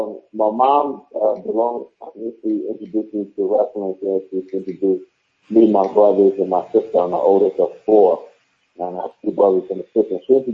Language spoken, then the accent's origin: English; New York City, New York, United States; growing up in Brooklyn and the projects of Brownsville, where it's not the best of everything